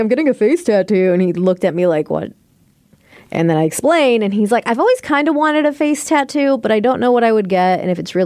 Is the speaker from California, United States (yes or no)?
no; Lake Stevens, Washington, United States; it's in my hometown of Lake Stevens.